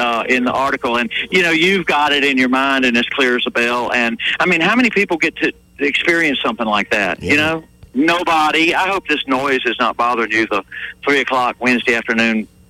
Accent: Charlotte, North Carolina, United States; I'm from Charlotte, and in 71, I think, the whole summer off and on

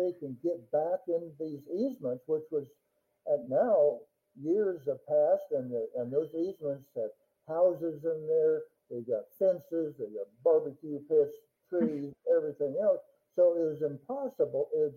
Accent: California, United States; I come from Northern California, where there's logging and mining and civil type activities, dams, bridges, and stuff like that.

